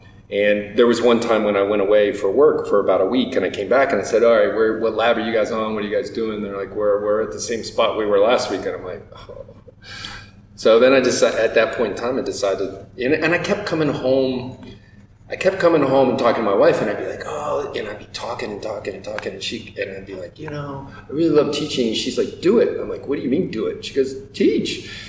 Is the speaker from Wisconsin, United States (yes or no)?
no; Georgia, United States; also born or lived in Tennessee / Virginia / Florida; Grew up in the South in the United States. So Georgia, Tennessee, Virginia. I was born in Florida.